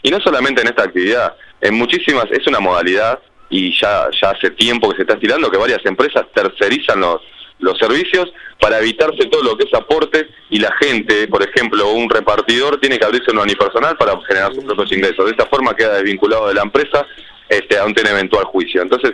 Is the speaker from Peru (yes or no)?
no; Uruguay; Yo como trabajador y como uruguayo estoy sin trabajo.